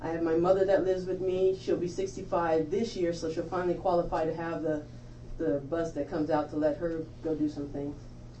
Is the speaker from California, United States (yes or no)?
yes; San Jose, California, United States; I grew up in San Jose in the 70s, you know, when it was Orchard Fields.